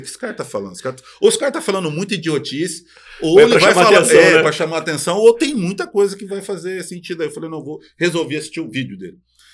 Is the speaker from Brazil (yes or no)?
yes; Londrina, Paraná, Brazil; lá nós que somos do norte do Paraná, a gente leva mais sotaque ou pro lado mineiro ou pro lado paulista. que a gente chama de caipira ali, né? Norte do Paraná, Londrina.